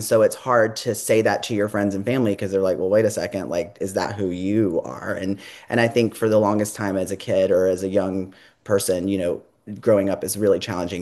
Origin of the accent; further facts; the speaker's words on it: North Carolina, United States; So growing up, I grew up in the South, so near Charlotte, kind of in the more rural aspect of North Carolina.